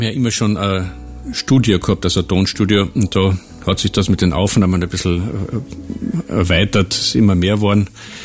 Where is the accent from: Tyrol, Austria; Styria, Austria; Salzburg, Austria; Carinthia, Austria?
Carinthia, Austria; St. Michael; St. Michael, das ist mein Heimatort